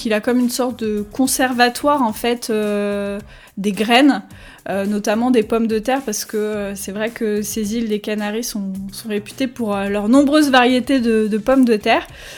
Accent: France; même si on est français et qu'on est assez chauvin sur le fromage

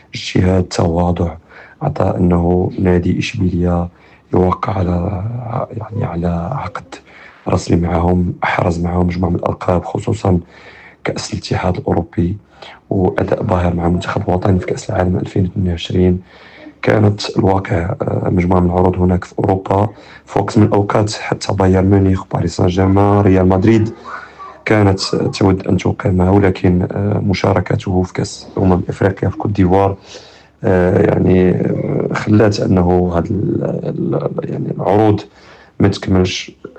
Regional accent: Morocco; أنا كحارس مغربي فخور

